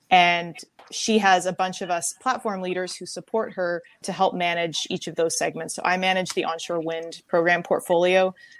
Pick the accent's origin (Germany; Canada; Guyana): Canada; Victoria, British Columbia; now in United States?; Canadian on my mother's side, Spanish on my father's side. But I was born and raised in Victoria, BC, Canada.